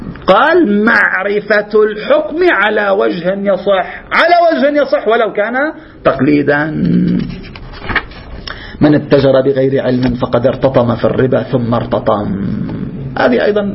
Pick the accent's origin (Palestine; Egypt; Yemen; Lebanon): Lebanon; عندنا في لبنان نفس الشيء